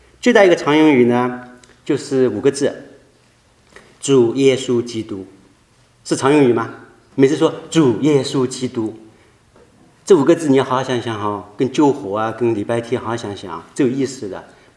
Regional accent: China; 再打个比方，我是在江浙一带长大的

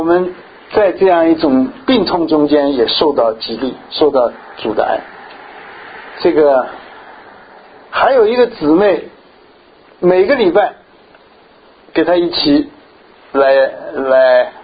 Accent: Sichuan, China; 我记得小时候啊，那时候很小的时候在四川

